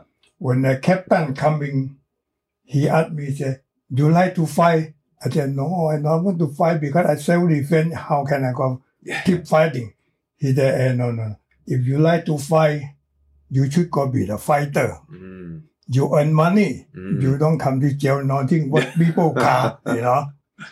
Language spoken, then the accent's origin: English; Bangkok, Thailand; born there; English is a second language; I was born in Chinatown, Bangkok.